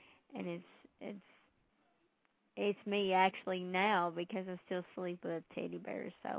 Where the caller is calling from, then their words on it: Kentucky, United States; I'm calling from Kentucky.